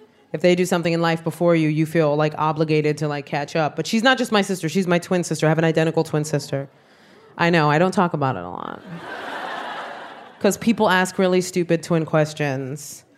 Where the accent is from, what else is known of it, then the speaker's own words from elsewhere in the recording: Bronx, New York, United States; I am Puerto Rican from the South Bronx.